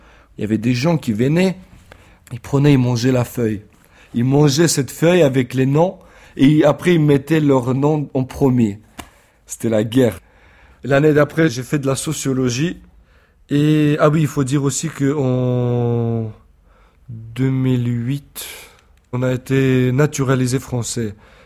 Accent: France

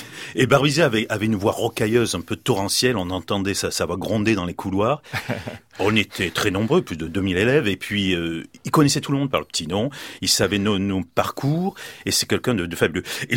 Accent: Marseille, Provence-Alpes-Côte d'Azur, France; born there; Ah oui, je suis né à Marseille, mes parents, ouais. Oui, 4 générations.

